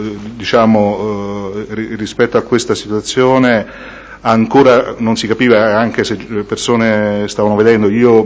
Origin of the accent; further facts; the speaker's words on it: Rome, Lazio, Italy; essendo io romano, queste cose, l'accento vabbè, parte che è riconoscibile